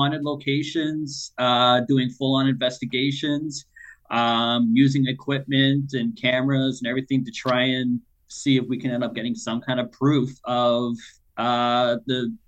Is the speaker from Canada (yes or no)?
yes; Georgetown, Ontario, Canada; So I am from Georgetown, Ontario. It's about 45 minutes outside of Toronto.